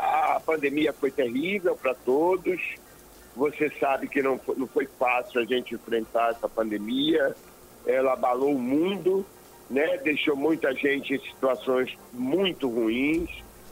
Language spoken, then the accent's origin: Portuguese; Santiago do Iguape, Bahia, Brazil; Sou de Santiago do Iguape, distrito de Cachoeira.